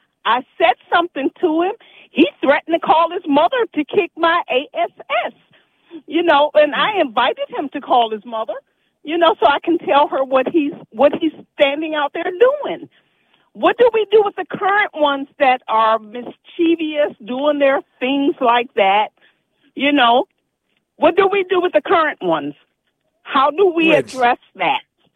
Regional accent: Washington, District of Columbia, United States; Hey, listen, I grew up right in Anacostia, up around there

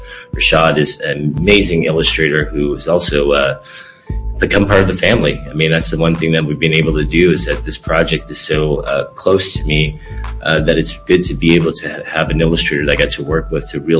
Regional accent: Los Angeles, California, United States; also born or lived in London / South Africa / Australia / Spain; I grew up in Crenshaw, Los Angeles. It was actually called the Jungles, near Baldwin Hills.

